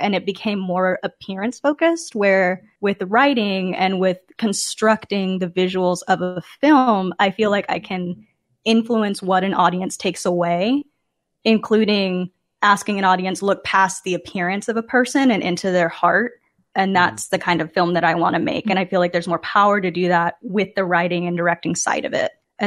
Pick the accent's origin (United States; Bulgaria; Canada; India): United States; Dallas, Texas; I was coming from Dallas, Texas, where I had grown up.